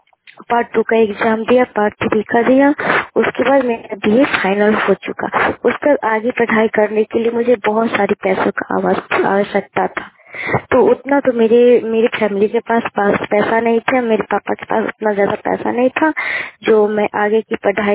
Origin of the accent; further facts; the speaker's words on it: Fatehpur, Bihar, India; मैं फतेहपुर गांव की रहने वाली हूँ। मेरा ब्लॉक ताजपुर है, जिला समस्तीपुर है।